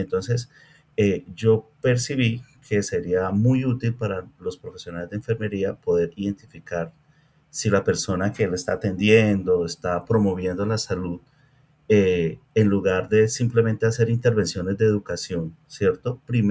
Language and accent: Spanish; Colombia; Yo soy colombiano.